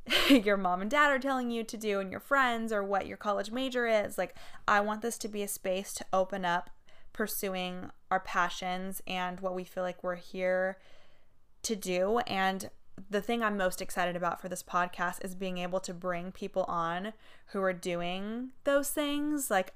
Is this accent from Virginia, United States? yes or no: no; California, United States; I'm born and raised in California, obviously, but I love like the laid back, beachy, very like honest vibe that California has.